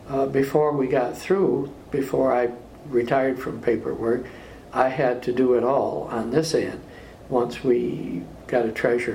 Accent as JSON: {"language": "English", "town": "Cooperstown", "region": "New York", "country": "United States", "tie": "born there", "said": "No, I was born in Cooperstown, New York."}